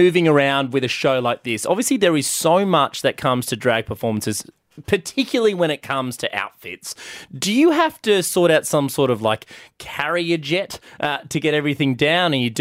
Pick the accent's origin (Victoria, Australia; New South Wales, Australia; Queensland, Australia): Victoria, Australia; Melbourne; I'm from Melbourne